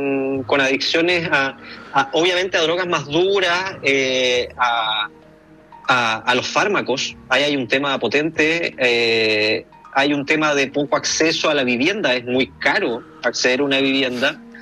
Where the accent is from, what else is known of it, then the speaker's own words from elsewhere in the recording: Punta Arenas, Magallanes, Chile; yo soy de la Patagonia, yo soy de Punta Arenas, de la región de Magallanes, la ciudad que mira la Antártica